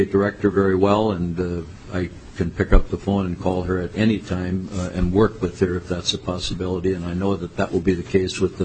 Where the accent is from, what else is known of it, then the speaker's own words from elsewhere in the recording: Minnesota, United States; I'm from Minnesota, and we connect our silos with skywalks, like downtown Minneapolis and St. Paul.